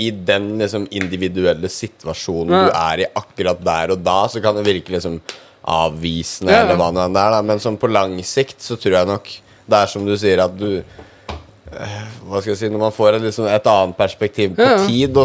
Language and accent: Norwegian; Hamar, Innlandet, Norway; now in Oslo, Norway; jeg jo originalt fra Hamar. Og hva skal jeg si? Jeg er jo ikke fra Hamar, det er en løgn. Jeg er fra utenfor Hamar. Hvor det, altså, bygdemiljøet står ganske sterkt da.